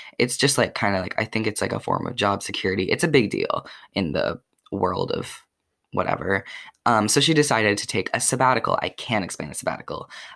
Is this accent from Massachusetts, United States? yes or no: no; Madison, Wisconsin, United States; And we moved back to where I originally lived, which is, I can just say it doesn't really matter, Madison, Wisconsin. It's like where the UW is, if you know that school.